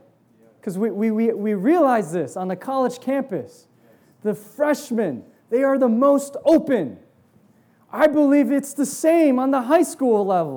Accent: New Jersey, United States; I grew up in New Jersey. My parents, they were one of the first few to meet, first in Piscataway, then, you know, moved to Edison.

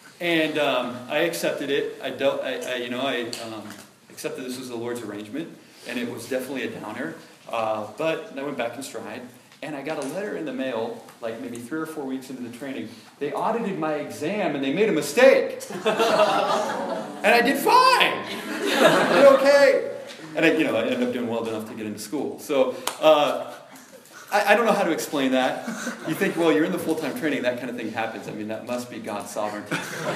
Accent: Portland, Oregon, United States; Okay, so what happened with me, I grew up in Portland, Oregon.

